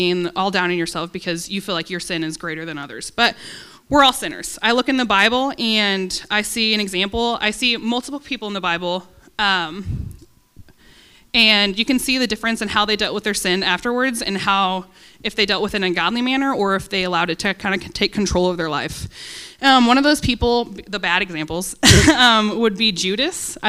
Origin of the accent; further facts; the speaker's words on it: Illinois, United States; we are from Illinois, and we've made a lot of mistakes there.